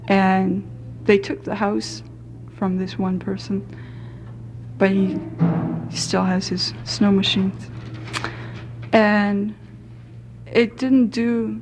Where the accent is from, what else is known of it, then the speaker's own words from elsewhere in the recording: Unalakleet, Alaska, United States; I'm from Unclick, but my family also came down from Old Quebec 200 years ago to Unclick.